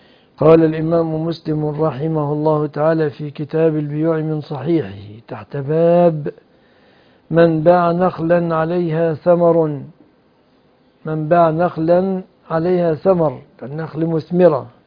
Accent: Egypt; فمثلا عندنا في بلادنا مصر شجر يقال له الجميز

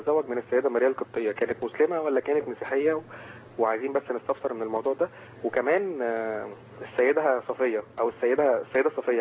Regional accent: Egypt; احنا كمصريين عايشين في وسطهم

